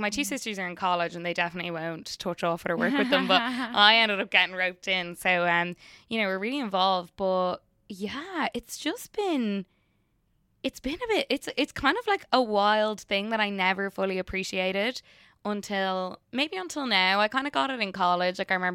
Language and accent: English; Blackrock, Leinster, Ireland; also born or lived in Limerick; I was born in Limerick, but I'm like raised in Blackrock.